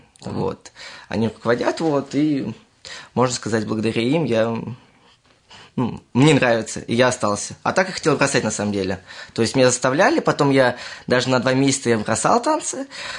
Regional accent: Moscow Oblast, Russia; now in Zhukovsky, Russia; Ну, вообще родился в Москве, вот, ну, жил в Подмосковье, вот сейчас вот в Жуковский переехал недавно, год-два назад

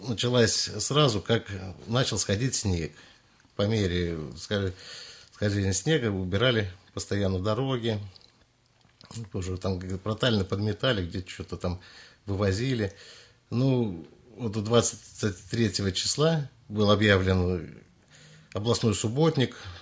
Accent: Udelnaya, Moscow Oblast, Russia; also born or lived in Nesvizh, Belarus / Poland; я родился в Несвеже, Белоруссия. По истечению 3 лет, когда мне исполнилось, мы переехали в Польшу, перебросили 5 лет нам это, и потом переехали в Удельную. В Удельную мы переехали в 80-м году.

